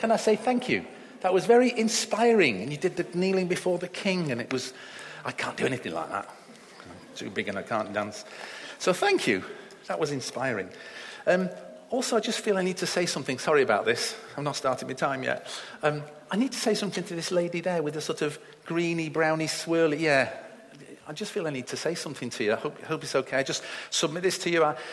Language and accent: English; Stockport, North West England, United Kingdom; I grew up in Stockport